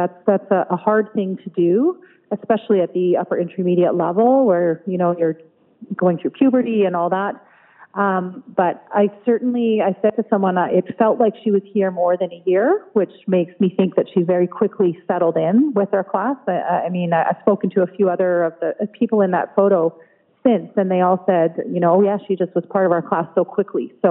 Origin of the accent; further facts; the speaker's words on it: Burnaby, British Columbia, Canada; that's near and dear to my heart growing up in Burnaby and remembering when he ran.